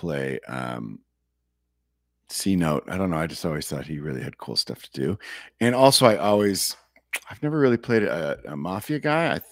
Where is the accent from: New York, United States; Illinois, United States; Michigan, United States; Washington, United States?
Illinois, United States; Illinois is warm. Oh, I know. I'm from Illinois.